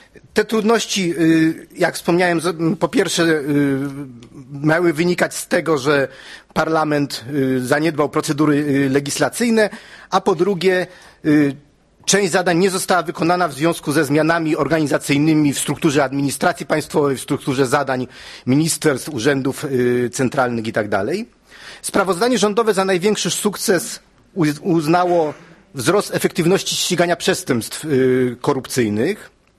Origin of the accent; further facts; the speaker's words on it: Kraków, Lesser Poland, Poland; ale ja pochodzę z konserwatywnego Krakowa